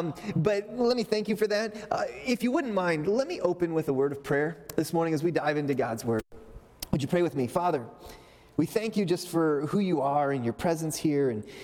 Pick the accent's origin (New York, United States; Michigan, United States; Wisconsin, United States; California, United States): Michigan, United States; Sterling Heights; I grew up in Sterling Heights, so not too far from here. In fact, my parents, they still live in the same house.